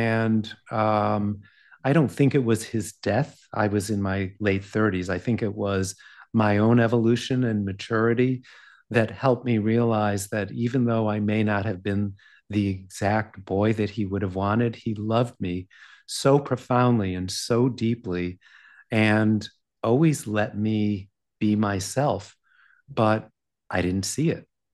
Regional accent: East Coast, United States; And I grew up in the East Coast in a privileged family

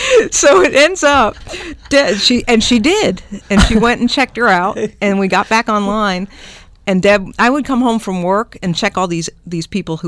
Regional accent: Florida, United States; Because, you know, I'm from Florida. I lived there 28 years, right?

